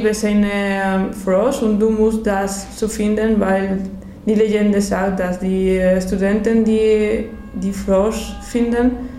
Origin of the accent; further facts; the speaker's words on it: Salamanca, Castile and León, Spain; German is a second language; Ich komme aus Salamanca, Schweden, Madrid und Portugal. Sind westlich von Madrid, 200 Kilometer. Salamanca ist nicht so groß, aber er hat 160.000